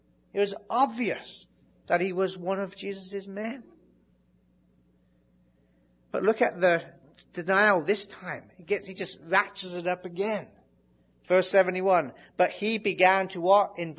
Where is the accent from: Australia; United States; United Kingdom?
United Kingdom; England; accent: English; My English accent just gives me away sometimes. Have you noticed? Sometimes it gives me away.